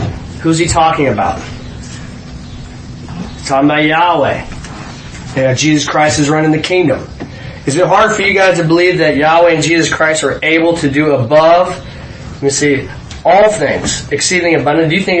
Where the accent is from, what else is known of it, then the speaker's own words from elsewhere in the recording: Wichita, Kansas, United States; came from my hometown, Wichita, Kansas, they took this one and put it on the top of my stack. I went to Northwest High School. Nobody knows about Wichita.